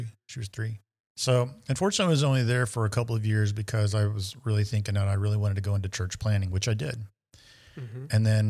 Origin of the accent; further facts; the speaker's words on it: Indiana, United States; So Rob and I took maybe 6 months off where we moved back to Indiana. I lived in my hometown, was incredibly miserable for 6 months.